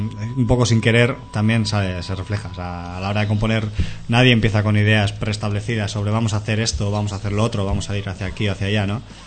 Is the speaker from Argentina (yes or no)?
no; Durango, Basque Country, Spain; nosotros somos de Durango y también pues joder, es un sitio un poco, no sé, está metido ahí como en un hoyo, ¿no? Está en medio de un valle rodeado de montañas